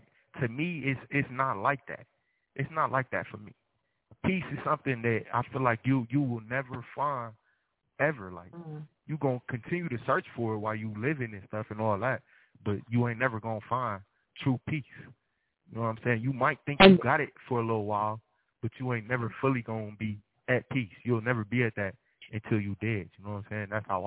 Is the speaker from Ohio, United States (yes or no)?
yes; Cleveland, Ohio, United States; I'm from Cleveland.